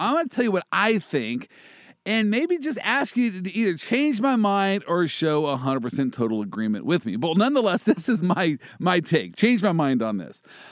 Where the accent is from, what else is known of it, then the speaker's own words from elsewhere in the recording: Kansas City, United States; I am from Kansas City, so I don't really know how things are going.